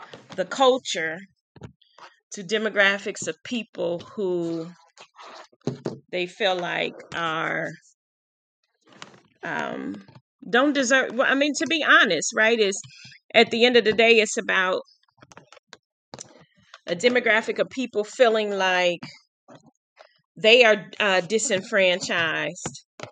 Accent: Midwest, United States; And so, and I'm from the Midwest. And so while I travel a lot, right, I live in the Midwest.

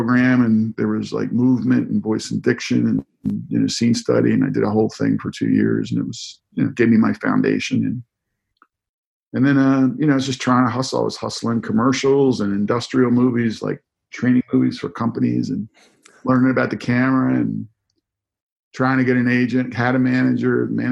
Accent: Chesapeake Bay, United States; man, I grew up near the Chesapeake Bay. We eat crab like, you know, like other people eat crackers.

